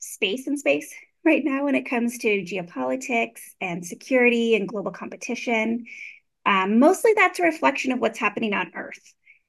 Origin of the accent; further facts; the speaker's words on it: Canada; I don't specialize in Canada, but I am Canadian